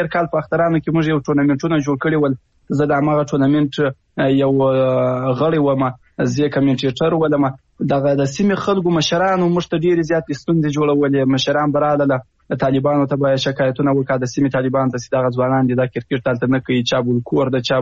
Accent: Afghanistan; نو زه د یو افغان په حیث دغه ستونزې له تاسو سره شریکوم.

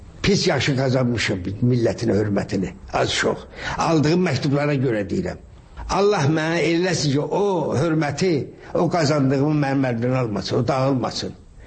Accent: Sheki, Shaki, Azerbaijan; Mən uşaqlıqda böyük həyətimiz vardı Şəkidə, böyük həyətimiz vardı.

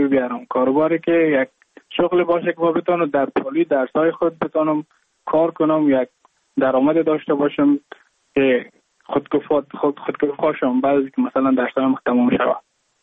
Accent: Mazar-i-Sharif, Balkh, Afghanistan; now in Goa, India; از مزار شریف هستم، از قریه شیرآباد که از قریه دورافتاده مزار شریف بلخ می باشم، که من در سال 2019 ماه جون به هندوستان آمدم

